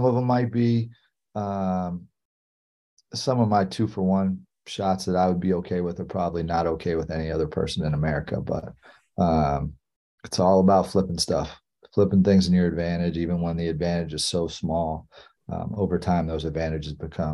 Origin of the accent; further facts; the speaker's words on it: Pittsburgh, Pennsylvania, United States; also born or lived in New York; I grew up in Pittsburgh. I lived in New York. It's not like this out there.